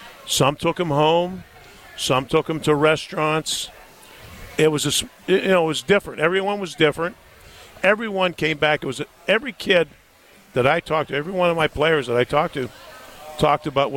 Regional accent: Pennsylvania, United States; Love to play Penn State. I grew up in Pennsylvania.

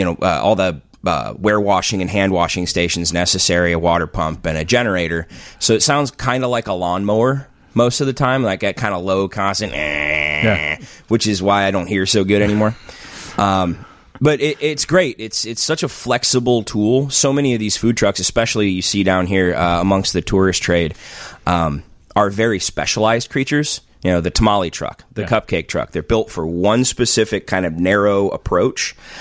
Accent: Peoria, Illinois, United States; also born or lived in Rock Falls; now in Chicago, United States; Peoria and environs. We lived around there a lot. We lived in Rock Falls for a short period of time as well.

